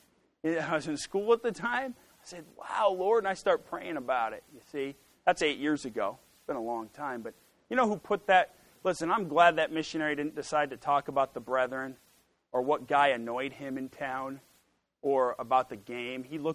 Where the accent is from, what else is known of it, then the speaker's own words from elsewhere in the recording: United States; I'm an American. I was raised on Cheetos and Scooby-Doo, and I need all the prayer I can get, you know.